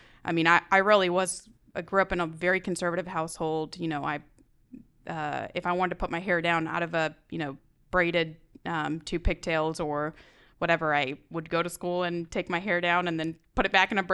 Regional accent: India; now in United States; I was born and raised in India until my family immigrated to the United States. A little bit about my background. I grew up in a Hindu family.

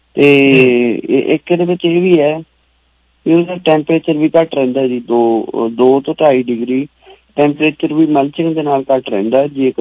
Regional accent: Punjab, India; ਮੇਰੇ ਪਿੰਡ ਨੇੜੇ ਕੇਸਰ ਸਿੰਘ ਵਾਲਾ ਭਗਤੇ ਭਾਈ ਦੇ ਕੁਛ ਪਿੰਡ ਹੈਗੇ ਆ

